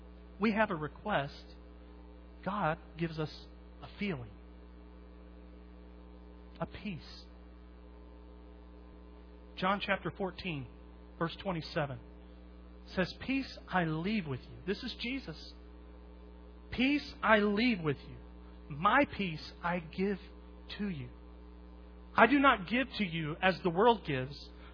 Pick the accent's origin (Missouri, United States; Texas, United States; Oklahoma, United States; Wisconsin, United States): Oklahoma, United States; I grew up in Oklahoma, tornadoes every year.